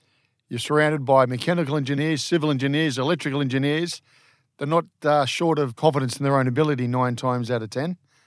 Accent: South Africa; now in Australia; All the skills I've learned overseas never seems valued. I've got to go two steps back. If I come from South Africa and I'm not from Australia, did you have to start two steps down to build again?

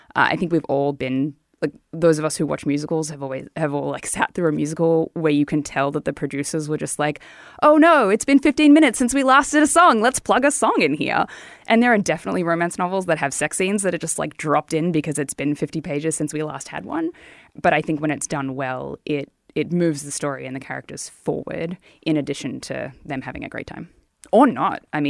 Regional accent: Australia; because I'm Australian and I wanted to make the place look beautiful and realistic.

